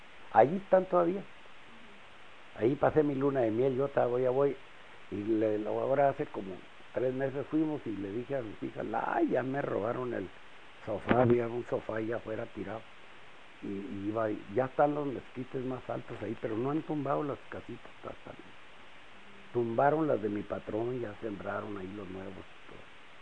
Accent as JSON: {"language": "Spanish", "town": "Estación Concho", "region": "Chihuahua", "country": "Mexico", "tie": "born or raised there", "said": "yo como me crié en Estación Concho, que es donde está el río Concho y la Boquilla"}